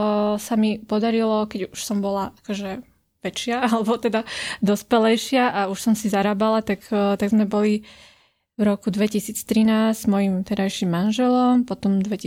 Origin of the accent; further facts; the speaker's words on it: Ivanka pri Dunaji, Bratislava Region, Slovakia; Ja som sa narodila, áno, na Kramároch, ale žila som v Ivanke pri Dunaji.